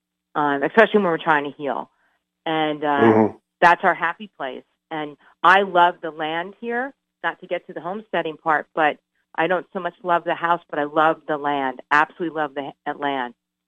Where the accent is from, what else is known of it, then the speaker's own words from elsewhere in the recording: New Jersey, United States; also born or lived in Maryland; Well, I'm actually from Maryland, but lived in New Jersey my whole life.